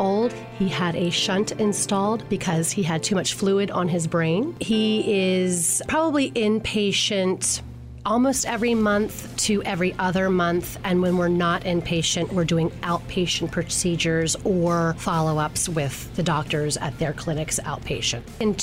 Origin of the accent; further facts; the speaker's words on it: Greenville, South Carolina, United States; I'm from Greenville, South Carolina.